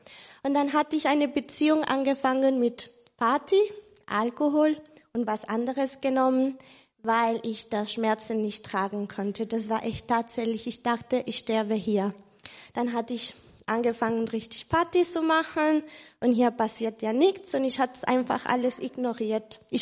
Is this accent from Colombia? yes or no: yes; Colombia; Ich komme aus Kolumbien.